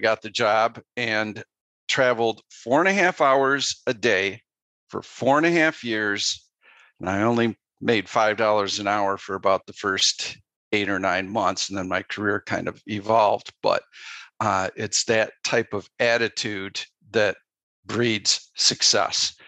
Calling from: Illinois, United States; I'm just north of Chicago.

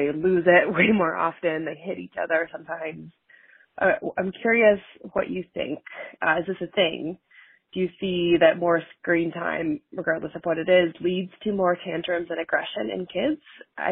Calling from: Washington, District of Columbia, United States; and I'm calling from Washington, D.C.

